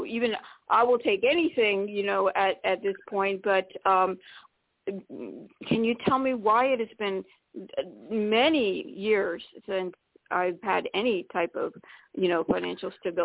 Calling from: Florida, United States; from Florida.

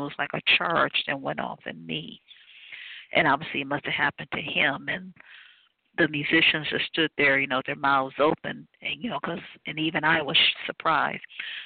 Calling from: Cleveland, Ohio, United States; I'm calling from Cleveland, Ohio.

